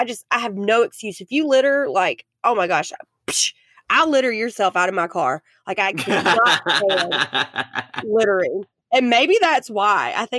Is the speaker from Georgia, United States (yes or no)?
yes; Ellenwood, Georgia, United States; I was living at the house I grew up in Ellenwood, Georgia.